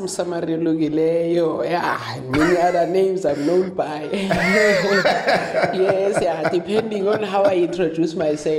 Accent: Kutlwanong, Free State, South Africa; I'm from Kutlwanong, so I understand.

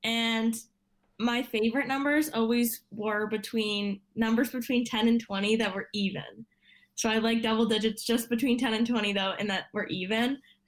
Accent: Canada; Being Canadian, I think we were born with skates on a lot of the time.

